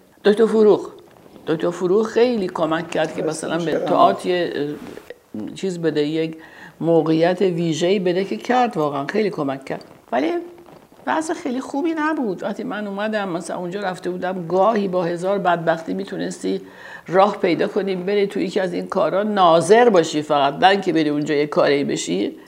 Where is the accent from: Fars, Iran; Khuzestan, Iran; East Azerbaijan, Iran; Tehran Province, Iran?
Tehran Province, Iran; Tehran; ما بزرگ شدی تهرانیم، یعنی ما در تهران از موقعی چشوا کردم، از گذر وزیر دفتر که تو شاپور بود، اونجا یه خاطرات خیلی خوب بچگی منه. بعد مرتب تهران بودیم، تهران بودیم، از یه محله میرفتیم توی محله دیگه